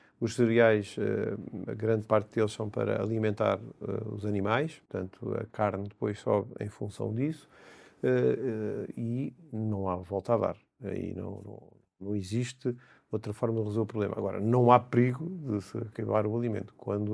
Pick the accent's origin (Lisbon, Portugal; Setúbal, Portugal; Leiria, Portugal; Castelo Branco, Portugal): Lisbon, Portugal; Alenquer; Quando eu andava na escola no meio rural, foi lá que eu nasci, perto de Alenquer